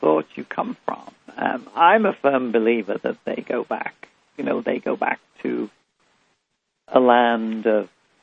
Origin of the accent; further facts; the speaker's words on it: Liverpool, North West England, United Kingdom; I have my mother's horse that I grew up with in Liverpool, England.